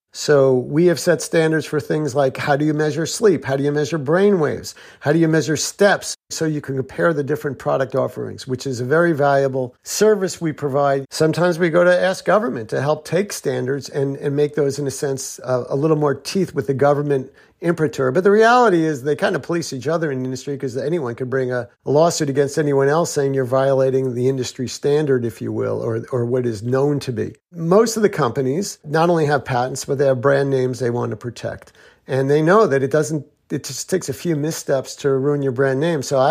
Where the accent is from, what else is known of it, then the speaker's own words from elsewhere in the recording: United States; I'm a parent. I'm an American.